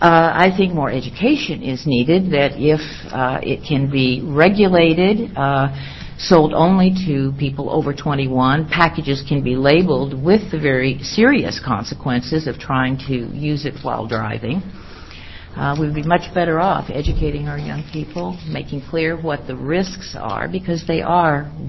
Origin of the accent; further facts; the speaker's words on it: Portland, United States; I'm from Portland.